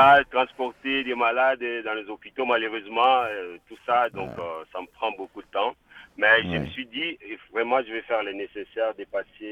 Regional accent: Kinshasa, DR Congo; Moi qui étais Légion de Marie, parce que je suis originaire de Kinshasa

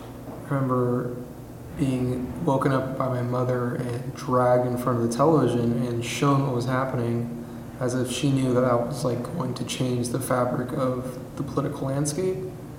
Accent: Campbell, California, United States; I come from the South Bay, not Southern California. I grew up in Campbell, California. It's right outside San Jose.

